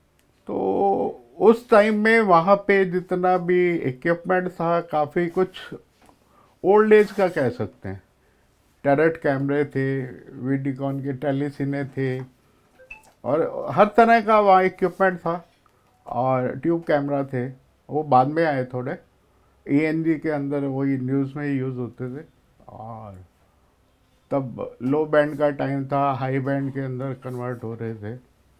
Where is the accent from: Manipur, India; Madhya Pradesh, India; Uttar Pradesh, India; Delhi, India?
Delhi, India; मैं दिल्ली से हूँ और लाजपत नगर रेजिडेंस है मेरा, तो पढ़ाई भी दिल्ली से की है।